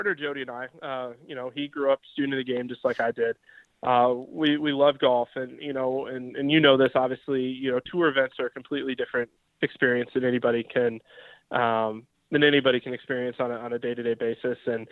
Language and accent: English; Decatur, Illinois, United States; Used to grow up when I was 8, 9 years old with a little 9-hole course in my hometown, Decatur, Illinois.